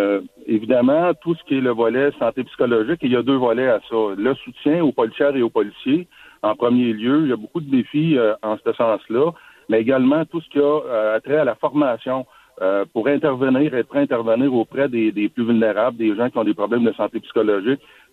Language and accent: French; Shawinigan, Quebec, Canada; ma famille est de la région de Grand-Mère. Moi, j'ai grandi à Shawinigan